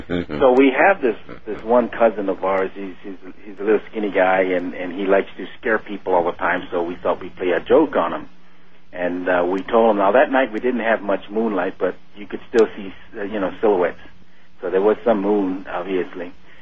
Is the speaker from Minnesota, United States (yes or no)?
no; Hawaii, United States; now in Las Vegas, United States; I'm originally from Hawaii, and there's a whole bunch of stars.